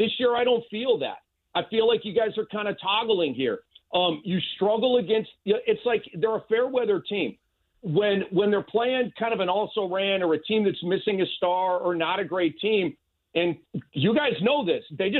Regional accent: Minnesota, United States; Kyle, I come from Minnesota, all right?

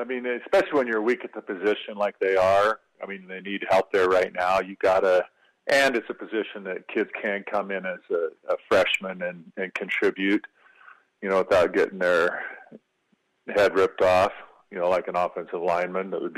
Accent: Michigan, United States; when I grew up in Michigan, come up and feel our heads because we were Mormon and they thought we had horns in our head.

